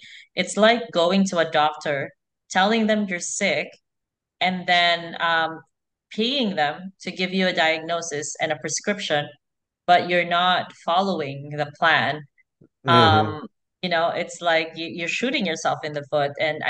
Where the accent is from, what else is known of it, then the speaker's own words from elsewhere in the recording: Philippines; I'm Filipino